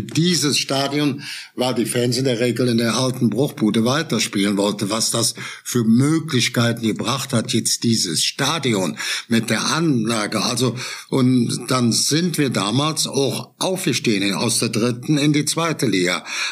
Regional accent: Cologne, North Rhine-Westphalia, Germany; Ich bin ja in der Region auch in Köln groß geworden oder Kölnland.

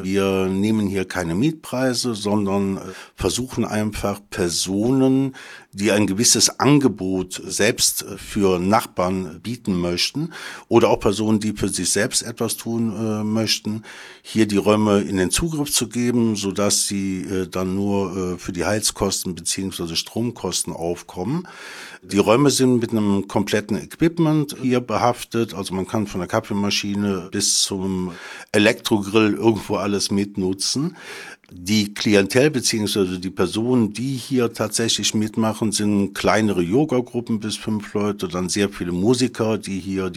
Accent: Cologne, North Rhine-Westphalia, Germany; ich stamme aus Köln

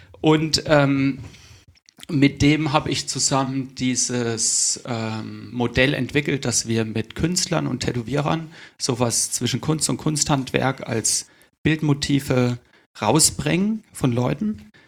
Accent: Sonneberg, Thuringia, Germany; In Sonneberg, da wo ich herkomme. In Südthüringen.

